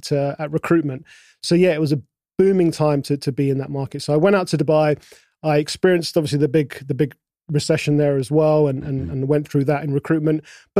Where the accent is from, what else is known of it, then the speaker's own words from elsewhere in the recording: London, United Kingdom; I grew up in London. I was born in London.